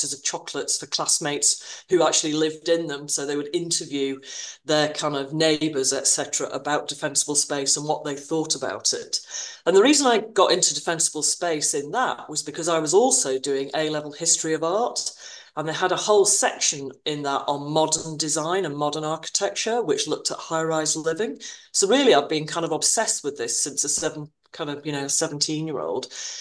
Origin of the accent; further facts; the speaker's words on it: Manchester, North West England, United Kingdom; also born or lived in Belfast; so I'd moved to Belfast in Northern Ireland because my parents had separated and ended up in school there. Originally, I was brought up in Manchester